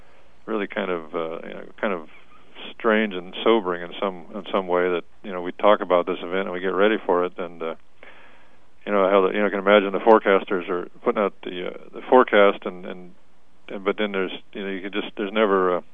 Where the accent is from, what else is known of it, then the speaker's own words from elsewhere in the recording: Missouri, United States; I came from Missouri, and it was went to the University of Missouri, did a lot of severe weather research out there.